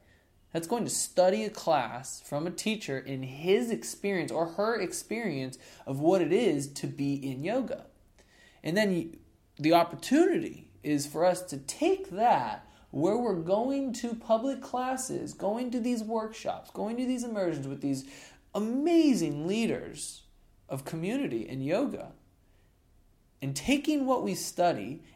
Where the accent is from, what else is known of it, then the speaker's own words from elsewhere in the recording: Boulder, Colorado, United States; There's so many amazing teachers there, and it's in my hometown of Boulder.